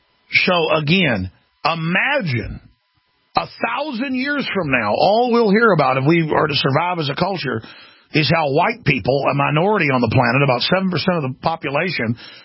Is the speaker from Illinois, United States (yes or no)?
no; Dallas, Texas, United States; Oh, my gosh, I've probably been attacked by black people 15, 20 times growing up in Dallas.